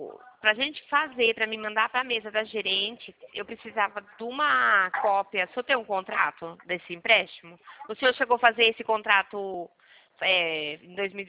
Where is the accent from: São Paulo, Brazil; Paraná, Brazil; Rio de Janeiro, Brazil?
São Paulo, Brazil; Campinas; eu sou de Campinas.